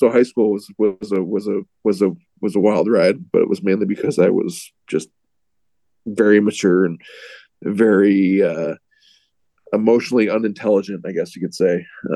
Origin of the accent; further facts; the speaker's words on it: Irondequoit, New York, United States; know, I was born in the city, grew up in West Irondequoit when I moved here, when we were like 3 or 4. I was born over near Aquinas, actually.